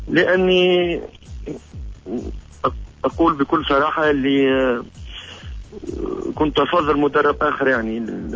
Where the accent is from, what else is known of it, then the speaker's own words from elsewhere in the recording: Tunisia; now in Belgium; أنا تونسي قبل أن أكون بلجيكي